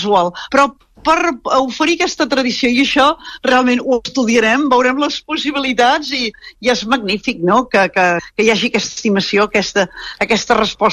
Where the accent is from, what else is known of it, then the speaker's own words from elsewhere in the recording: Catalonia, Spain; I el client sap que som catalans